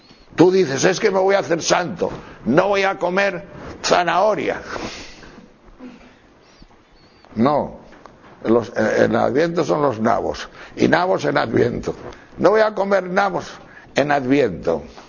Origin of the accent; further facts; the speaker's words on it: Tejerina, Castile and León, Spain; yo soy de Tejerina, provincia de León, y en mi pueblo hay muchas cuadras, tantas como casa.